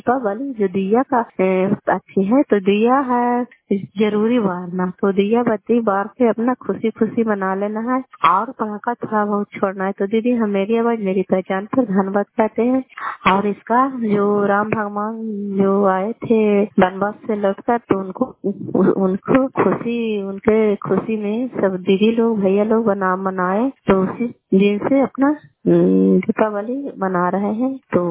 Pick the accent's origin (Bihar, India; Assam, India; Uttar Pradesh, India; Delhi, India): Bihar, India; Kalyanpur; घर कल्याणपुर वाली बेलछी पंचायत प्रखंड चंडी जिला नालंदा का निवासी हूँ।